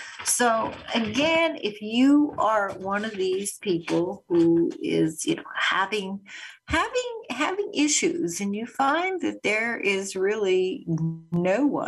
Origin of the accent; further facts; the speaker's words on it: Winnipeg, Manitoba, Canada; we had huge numbers of children on the street that I grew up on in Winnipeg.